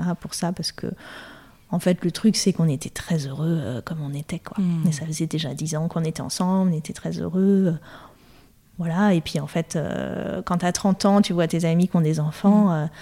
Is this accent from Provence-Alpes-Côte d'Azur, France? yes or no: no; Paris, Île-de-France, France; Oui, alors … Je suis parisienne.